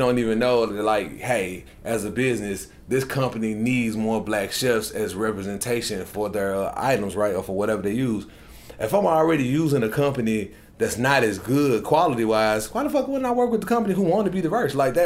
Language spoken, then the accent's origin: English; Memphis, Tennessee, United States; I'm from Memphis. Like, almost every time we walk into the room, we tell people we from Memphis. Oh, yeah, man, you know I'm from Memphis.